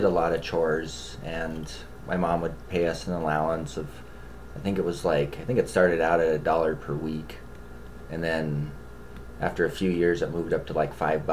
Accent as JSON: {"language": "English", "town": "Helena", "region": "Montana", "country": "United States", "tie": "born or raised there", "also_born_or_lived": "Denver, United States", "said": "he didn't want his kids growing up in Denver, and so they moved to Helena. And we lived in..."}